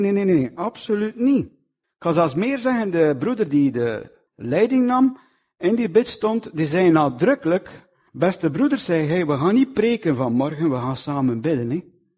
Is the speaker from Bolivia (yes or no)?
no; Flanders, Belgium; En ik dacht zo bij mezelf, hoe zou de situatie bij ons in Vlaanderen zijn, moest er op elke plaats zo'n evaluerende brief van de Heer voorgelezen worden?